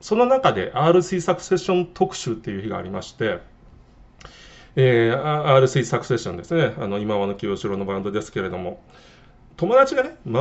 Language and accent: Japanese; Hiroshima, Japan; 私の故郷は何度も言うように本当に山奥です。山奥すぎてですね、せっかく設立された広島 FM でさえ電波が届かなかったんですね。